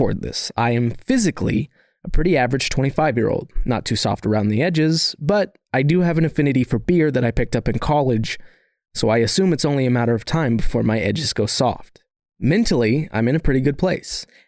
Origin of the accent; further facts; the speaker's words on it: Turlock, California, United States; Most notably, my hometown has one of the few non-Spanish-derived names in northern California, Turlock being derived from the Gaelic word turlo, which means low-lying, wet limestone.